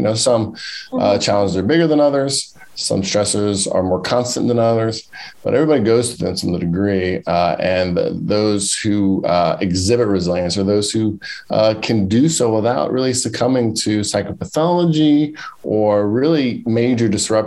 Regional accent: Maryland, United States; So I grew up in Maryland on the East Coast and went to undergrad at William & Mary

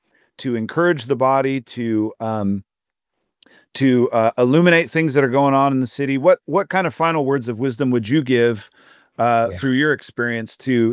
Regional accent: Fort Wayne, Indiana, United States; the one thing we all have together is we're all from Fort Wayne. Like this is the place where we're at, where we're living out our faith.

